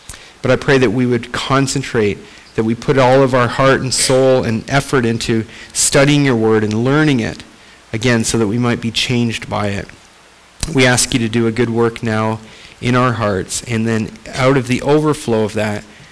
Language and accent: English; Canada; I am from Canada, and our national pastime in Canada is hockey.